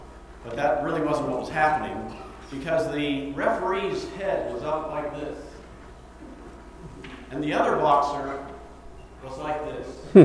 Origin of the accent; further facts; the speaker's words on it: Martins Ferry, Ohio, United States; When I was a child, I used to get my hair cut at a barber shop in downtown Martins Ferry, my hometown.